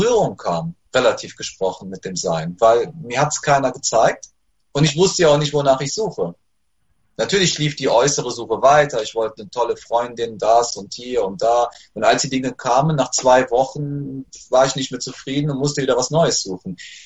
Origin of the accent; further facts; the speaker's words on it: Cologne, North Rhine-Westphalia, Germany; bei uns in Köln gibt es den großen Kölner Dom.